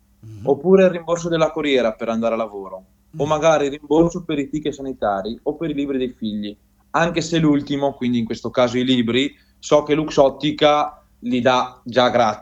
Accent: Zoldo, Veneto, Italy; vengo da Belluno, principalmente da Zoldo.

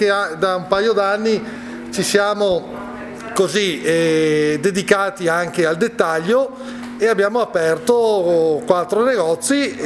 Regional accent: Castelfranco, Veneto, Italy; Allora noi veniamo da Castelfranco

